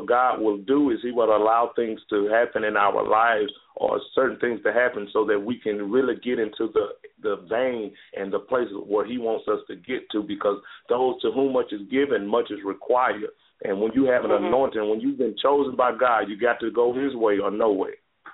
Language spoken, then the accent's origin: English; Mississippi, United States; now in Texas, United States; I'm originally from Mississippi, so I'm not really from Texas. I've been here a couple of years or so.